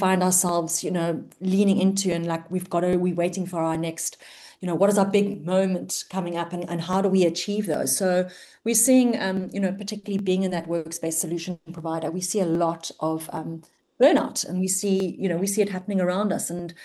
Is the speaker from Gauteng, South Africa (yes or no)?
no; Cape Town, Western Cape, South Africa; I'm from Cape Town.